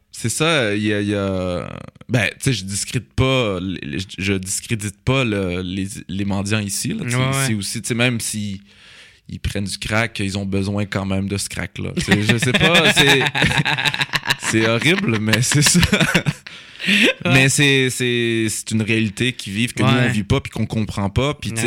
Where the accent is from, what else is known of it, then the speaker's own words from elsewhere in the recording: Laval, Quebec, Canada; also born or lived in Saint-Eustache; J'habitais à Laval, puis c'était très multiculturel. Puis à l'époque, il n'y avait pas beaucoup d'immigrants. Puis ce qu'il y avait vraiment, c'était les Libanais, les Syriens, les Grecs, les Arméniens